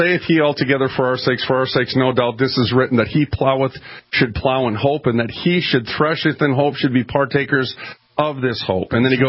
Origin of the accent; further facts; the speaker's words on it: United States; I am from America.